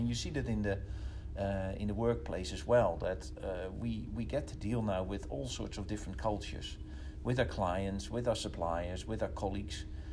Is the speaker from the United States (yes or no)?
no; Rotterdam, South Holland, Netherlands; I was born and bred in Rotterdam, then the biggest port in the world.